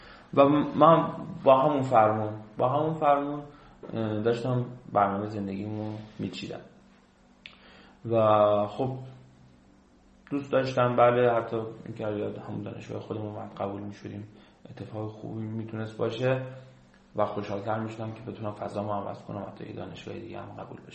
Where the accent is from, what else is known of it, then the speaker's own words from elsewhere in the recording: Khuzestan, Iran; یکی از دورترین نقطه‌های دنیا واسه ما خوزستانی هم مشهده